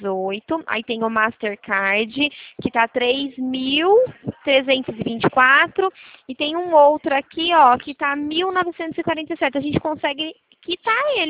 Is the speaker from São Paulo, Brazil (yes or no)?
yes; Araras, São Paulo, Brazil; Eu fico aqui em Araras, eu sou de Araras, São